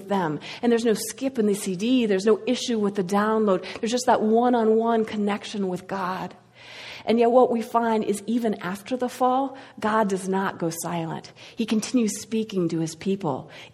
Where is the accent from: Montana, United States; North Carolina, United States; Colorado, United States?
Colorado, United States; Steamboat Springs; So I grew up largely in Steamboat Springs, Colorado, but those years of moving around really affected my spiritual life.